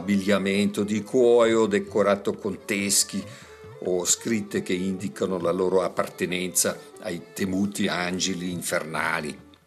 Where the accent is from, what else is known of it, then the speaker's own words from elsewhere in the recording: Vienna, Austria; Italian is a second language; now in Switzerland; Lui però, come milanese, capiva di rado la mia ironia vienese.